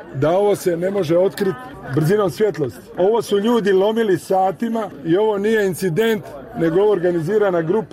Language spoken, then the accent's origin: Croatian; Kaštel Kambelovac, Split-Dalmatia County, Croatia; Ovdje su i kosti iz mog mjesta, iz Kaštel Kambalovca